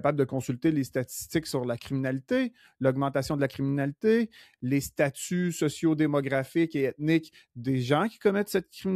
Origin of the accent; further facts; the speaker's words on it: Quebec, Canada; notre identité profonde en tant que Canadien-Français, en tant que Québécois de souche.